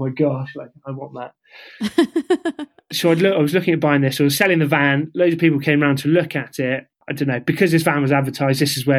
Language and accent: English; United Kingdom; now in Australia; So the Australian visa was pretty easy to get as a Brit.